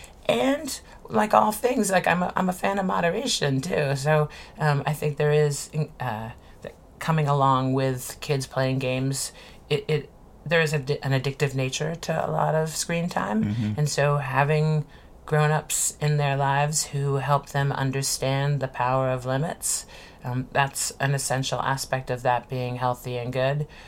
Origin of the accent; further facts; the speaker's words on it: Washington, District of Columbia, United States; I grew up in Washington, D.C., and in the evenings, in the summertime, we'd play these games of kick the can